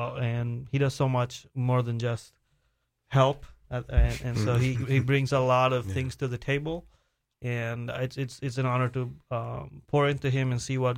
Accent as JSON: {"language": "English", "country": "India", "said": "I'm from India. … So my last name is how you know I'm Indian."}